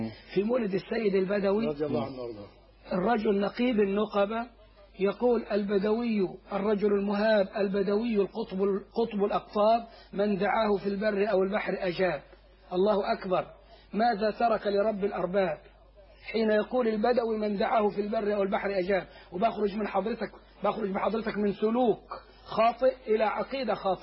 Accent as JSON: {"language": "Arabic", "country": "Egypt", "said": "وعندنا في مصر من الشمال إلى الجنوب"}